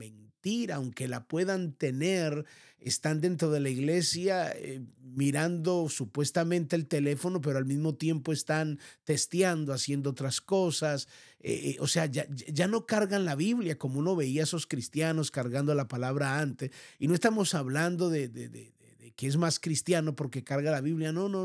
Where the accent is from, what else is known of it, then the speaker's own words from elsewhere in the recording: Colombia; que era el texto preferido de muchas familias allí en mi país, Colombia.